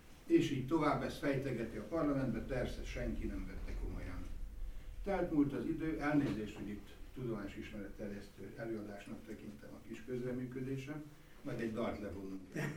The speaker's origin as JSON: {"language": "Hungarian", "town": "Szeged", "region": "Csongrád", "country": "Hungary", "moved": "yes", "said": "mert én szegedi vagyok"}